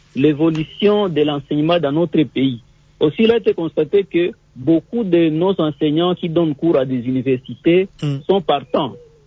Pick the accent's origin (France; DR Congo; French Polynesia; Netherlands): DR Congo; mais ici chez nous en RDC, nous avons encore un grand problème